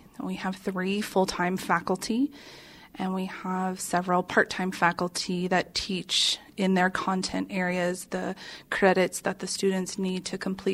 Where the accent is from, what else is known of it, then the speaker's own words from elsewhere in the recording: Washington, United States; I was born just outside of the Seattle area, born and raised there.